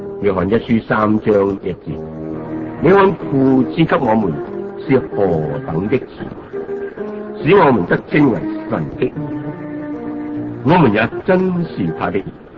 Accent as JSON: {"language": "Chinese", "country": "China", "said": "但我们中国人都说了，久病就无孝子"}